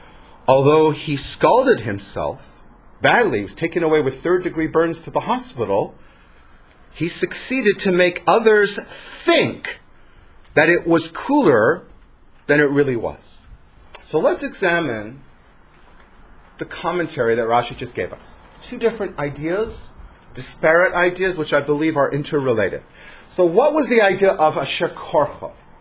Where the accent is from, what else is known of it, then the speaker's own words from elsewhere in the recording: Canada; One's Canadian, one's American, but I'm Canadian, so I never quite remember which one.